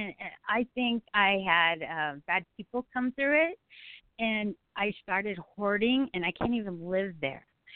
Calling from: Texas, United States

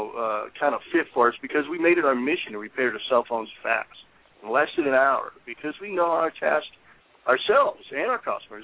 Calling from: Orlando, Florida, United States; I'm in the CPR corporate office in Orlando, Florida today.

